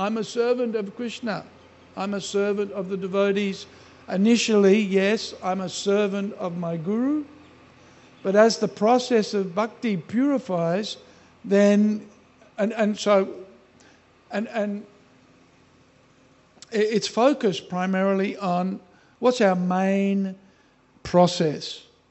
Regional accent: Australia; accent: Australian; When I say pain, sometimes you hear pine. That's my Australian accent.

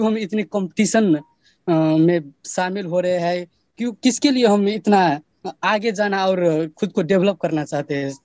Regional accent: Nepal; first language Nepali; Hindi is a second language; मैं नेपाल से हूँ, मेरा हिंदी थोड़ा वीक है

